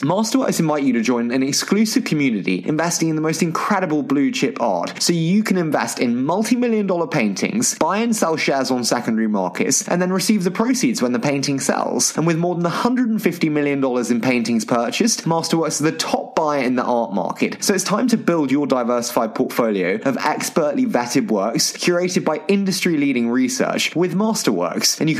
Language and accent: English; United Kingdom; and as a Brit, this guest's journey has inspired me for such a long time.